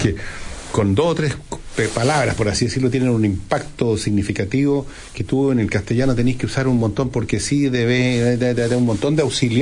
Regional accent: Argentina; de los argentinos de repente muchas veces pensamos que tenemos alto y bajo, a veces pensamos que somos los mejores de América

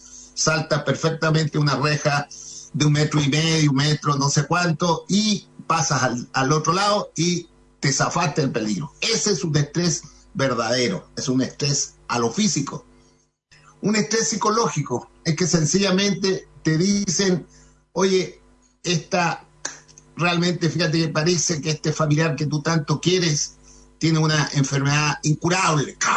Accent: Ovalle, Coquimbo, Chile; tanto Neville y yo somos de Ovalle, es decir, somos ovallinos, somos de campo también.

